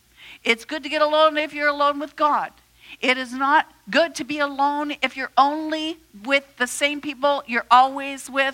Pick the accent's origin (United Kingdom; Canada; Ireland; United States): Ireland; And so I would just lose my temper, and then I go, I'm Irish.